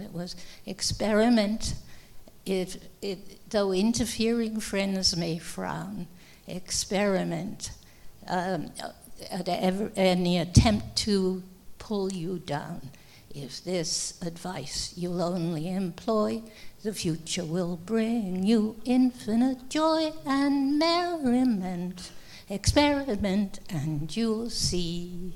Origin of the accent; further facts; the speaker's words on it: Wales, United Kingdom; When I was a kid, I grew up in Britain, in Wales